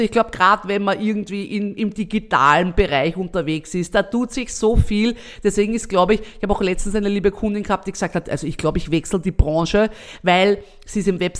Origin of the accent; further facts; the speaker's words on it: Austria; Ich habe das Gefühl, das ist mehr in Deutschland als bei uns in Österreich hier gang und gäbe.